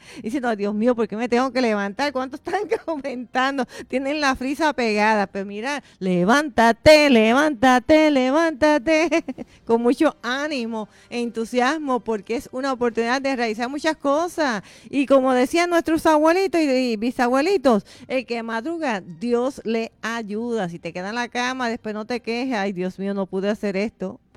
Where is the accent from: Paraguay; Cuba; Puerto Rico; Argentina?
Puerto Rico; Tenemos que estar preparados, pero como siempre, somos puertorriqueños.